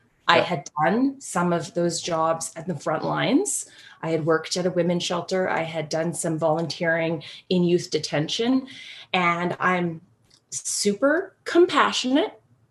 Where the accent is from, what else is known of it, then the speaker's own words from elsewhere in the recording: Winnipeg, Manitoba, Canada; I grew up in Winnipeg, and I went to the University of Manitoba, and then went to Ontario